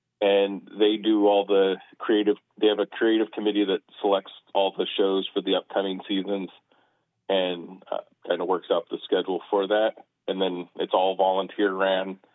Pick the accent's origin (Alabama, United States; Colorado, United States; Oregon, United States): Oregon, United States; Coos Bay; I grew up here in Coos Bay.